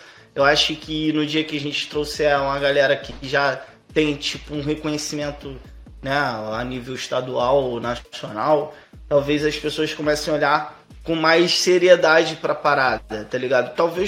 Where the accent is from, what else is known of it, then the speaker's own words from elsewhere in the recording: Belford Roxo, Rio de Janeiro, Brazil; Quando eu falo, pô, sou de Belfor Roxo, galera